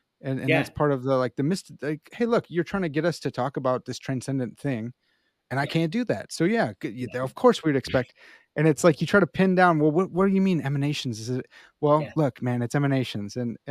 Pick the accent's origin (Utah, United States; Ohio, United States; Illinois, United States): Illinois, United States; Chicago; accent: Chicago; So it's so good to hear you with not my Chicago accent.